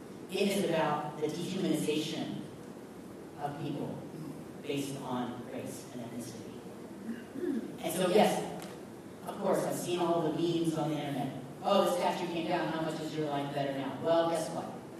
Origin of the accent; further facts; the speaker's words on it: the South, United States; let me tell you, I am born and raised in the South, and my family is Southern, I'm a descendant of Confederate soldiers on both sides of my family.